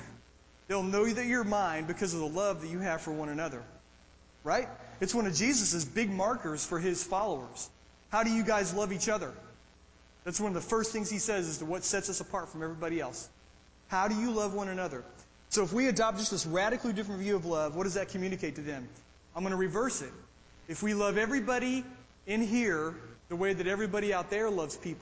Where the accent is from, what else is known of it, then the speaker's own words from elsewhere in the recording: United States; born there; It's not my fault I was born in America. Right? God superintended the fact that I was born here at a particular time in history.